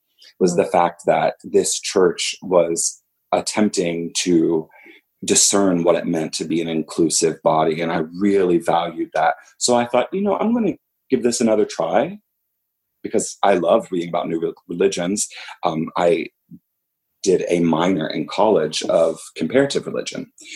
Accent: West Union, Ohio, United States; I'm from West Union, Ohio, and I am the invitation minister for the Chesapeake Bay Mission Center.

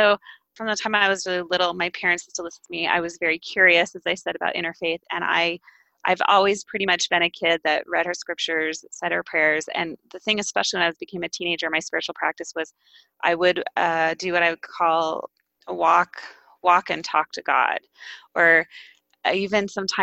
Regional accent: Pacific Palisades, California, United States; I grew up in Los Angeles, a town called Pacific Palisades. It was on the coast.

